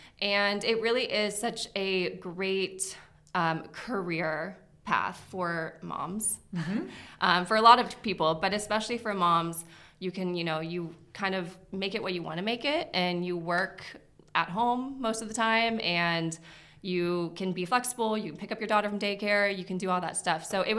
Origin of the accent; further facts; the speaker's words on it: Scottsdale, Arizona, United States; now in Los Angeles, United States; So I grew up in Arizona, in Scottsdale. And I moved out to LA in 2010